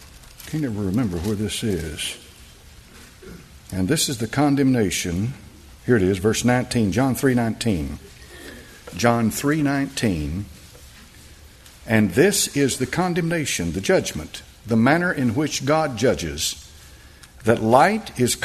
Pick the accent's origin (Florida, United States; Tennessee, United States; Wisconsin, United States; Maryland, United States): Tennessee, United States; born there; I was born in Knox County, Tennessee, September the 17th, 1946. The buckle of the Bible Belt.